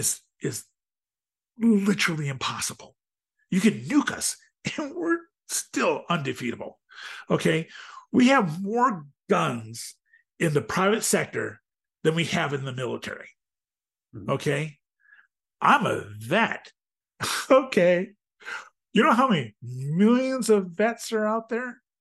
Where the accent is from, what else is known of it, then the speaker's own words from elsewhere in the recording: Platteville, Wisconsin, United States; also born or lived in Dubuque, Iowa; I'm from Platteville, Wisconsin, right near the Mississippi. I lived for many years in Dubuque.